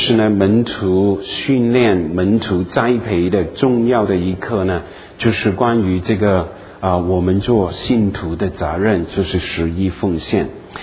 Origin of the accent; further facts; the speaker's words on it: Guangdong, China; 特别我们广东人这样说，我们广东人你们不是广东人我们广东人这样说